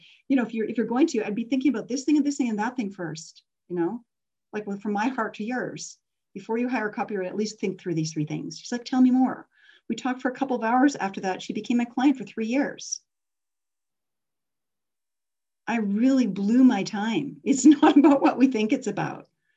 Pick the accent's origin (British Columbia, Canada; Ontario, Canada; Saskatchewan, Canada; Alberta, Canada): Alberta, Canada; you know, I come from Alberta, and I was driving from my home 7 hours east once.